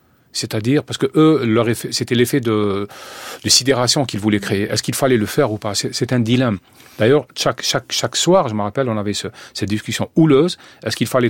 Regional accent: Algeria; le fait d'écrire quand on est algérien sur l'Algérie, sur une tragédie algérienne

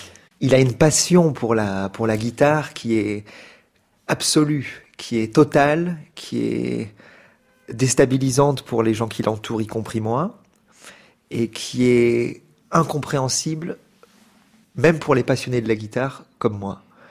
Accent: France; born there; Je parle français parce que je suis né en France

